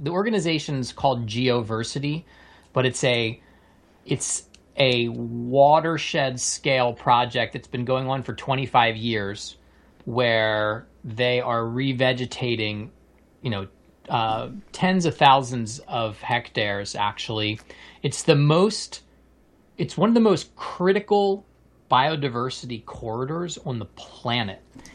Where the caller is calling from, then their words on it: Corvallis, Oregon, United States; I am located here in Corvallis, Oregon, which is the Kalapuya territory, in the Willamette Valley, so Western Oregon, West Coast, United States.